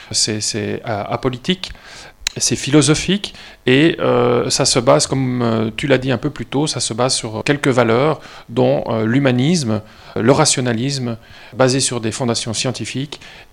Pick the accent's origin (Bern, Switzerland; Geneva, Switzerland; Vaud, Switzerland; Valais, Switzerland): Valais, Switzerland; Je suis valaisan